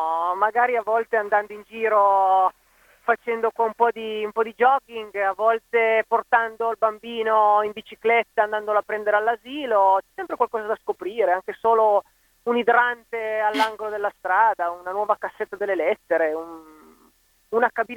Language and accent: Italian; Casale Monferrato, Piedmont, Italy; ho 40 anni, sono di Casale Monferrato, in provincia di Alessandria.